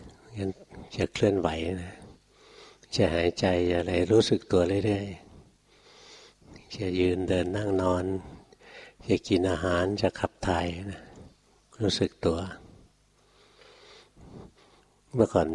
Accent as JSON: {"language": "Thai", "region": "Bangkok", "country": "Thailand", "tie": "born or raised there", "said": "หลวงพ่อเป็นคนเมืองเกิดกรุงเทพเกิดในกรุงเทพเลยเกิดอยู่ป้อมปราบอยู่แถวริมคูเมืองคลององอ่างโตมาในกรุงเทพนะเรียนหนังสือในกรุงเทพทำงานอยู่กรุงเทพจนกระทั่งบวชถึงไปอยู่ต่างจังหวัด"}